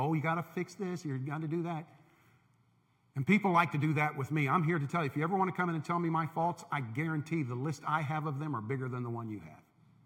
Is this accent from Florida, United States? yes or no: yes; Tampa, Florida, United States; When I was growing up in Tampa, we would go out fishing in Tampa Bay or in the Gulf, and we would catch catfish.